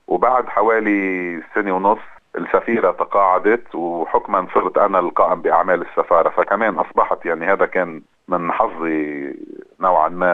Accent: Tripoli, North Governorate, Lebanon; moved away as an adult; also born or lived in Sierra Leone / Morocco; بعد المغرب انتقلنا على لبنان، درست ونشأت في مدينة طرابلس بشمال لبنان. دراسة الجامعية عملتها ببيروت بالجامعة الأمريكية ببيروت

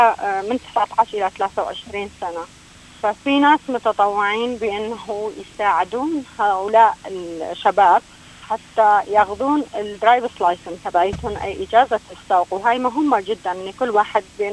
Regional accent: Iraq; moved away as an adult; now in Australia; كل شيء اللي أنا عملته في بلدي العراق تركته وراي

